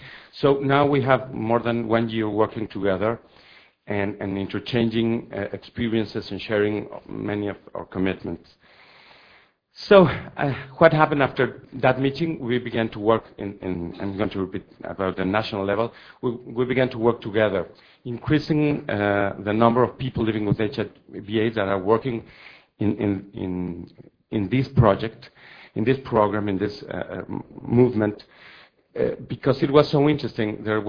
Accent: Mexico; English is a second language; Okay, it's my turn. … I'm from Mexico, from an NGO named Ave de Mexico.

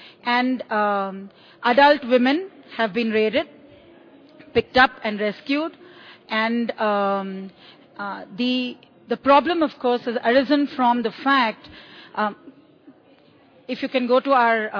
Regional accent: Sangli, Maharashtra, India; I come from Sangli, which is in the western part of India.

